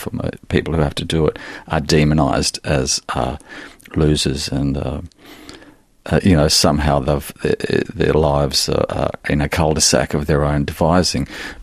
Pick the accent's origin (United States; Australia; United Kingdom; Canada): Australia; Mount Gambier, South Australia; I grew up in Mount Gambier, South Australia, which is 300 miles from Adelaide one way, 300 miles to Melbourne the other.